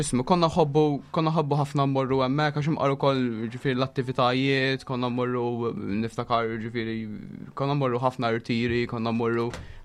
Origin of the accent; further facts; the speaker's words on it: Kerċem, Gozo, Malta; hekk minn ta' Kerċem, pratikament ġej mill-parroċċa ta' Kerċem.